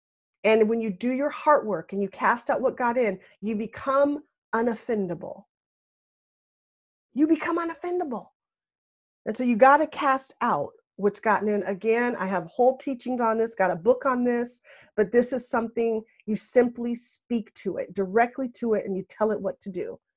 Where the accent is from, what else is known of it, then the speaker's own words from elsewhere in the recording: Washington, United States; And I grew up with the Seattle Seahawks. I'm from Washington State. And we had season tickets most of my life.